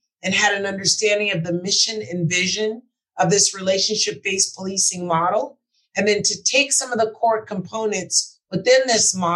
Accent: Los Angeles, California, United States; Growing up in South Los Angeles and then doing my middle school and high school years in the San Fernando Valley, it allowed me to really embrace this entire city

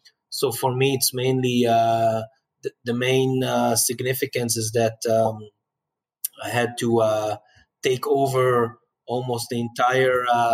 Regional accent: Kfar Saba, Central District, Israel; Yeah, I grew up in Kfar Saba, which is...

